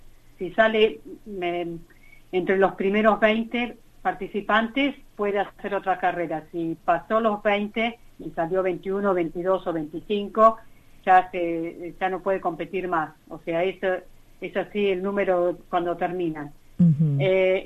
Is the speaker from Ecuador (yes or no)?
no; Argentina; now in Australia; nosotros vinimos aquí en el 80, o sea que hace 38 años ya que vivimos acá.